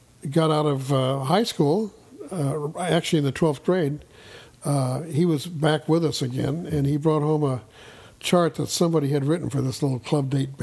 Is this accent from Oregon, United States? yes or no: no; Des Moines, Iowa, United States; I'm from Des Moines, Iowa.